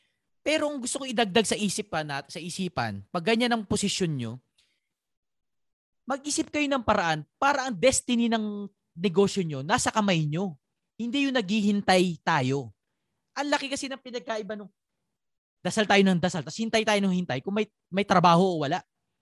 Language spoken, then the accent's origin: Tagalog; Bicol Region, Philippines; Ang nanay ko pala, tiga Bicol kasi kami.